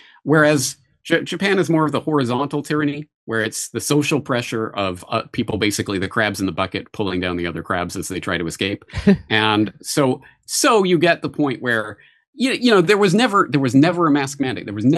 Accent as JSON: {"language": "English", "town": "Calgary", "region": "Alberta", "country": "Canada", "lives_now": "Studio City, United States", "said": "I'm from Calgary, where if you're eating sushi, there's something wrong with you."}